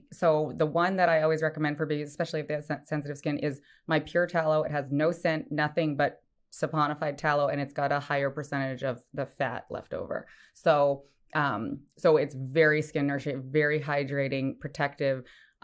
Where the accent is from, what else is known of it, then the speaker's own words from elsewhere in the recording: Montreal, Quebec, Canada; moved away as an adult; now in United States; And I grew up in Montreal